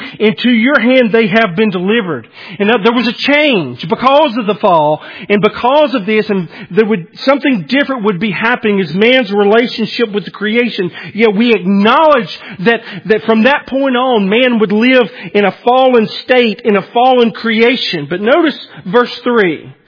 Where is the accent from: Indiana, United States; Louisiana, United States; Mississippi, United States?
Louisiana, United States; also born or lived in Alabama; Okay, I'm from Louisiana, Alabama/Louisiana. Let me tell you something. We eat oysters there.